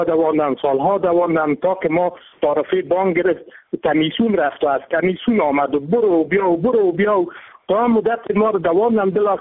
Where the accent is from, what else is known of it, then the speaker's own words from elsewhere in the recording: Kabul, Afghanistan; ما از کابل هستیم. مدت 8-9 سال است که ما آمدیم